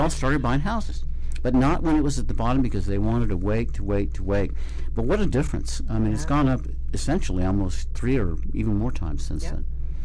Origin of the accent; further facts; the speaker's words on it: Colorado, United States; now in Fernley, United States; It's like the small farm community that I grew up in Colorado.